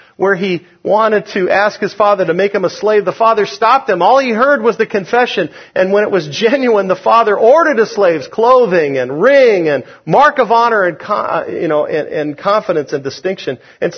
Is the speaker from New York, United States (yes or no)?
no; Buena Park, California, United States; when I grew up in Buena Park. All of our trees were carob trees